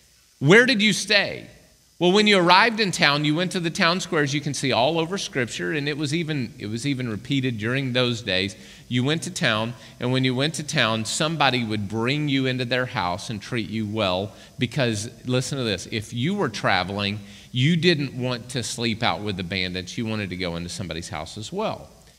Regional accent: Arkoma, Oklahoma, United States; when I was a kid growing up, I grew up in Arkoma, Oklahoma. And we were so big as a town, we had a caution light.

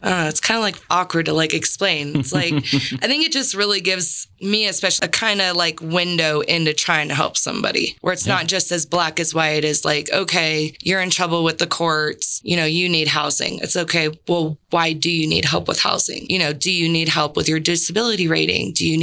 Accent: San Diego, California, United States; And, you know, I'm originally from San Diego. Like we don't just ride horses around.

